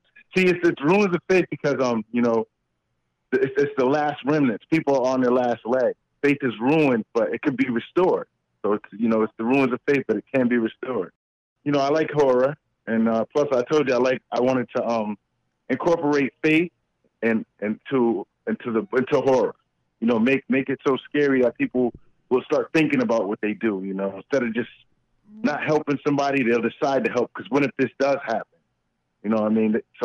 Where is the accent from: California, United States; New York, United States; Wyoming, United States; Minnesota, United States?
New York, United States; Schenectady; now in Massachusetts, United States; I'm from Schenectady, New York, but I live in Massachusetts now.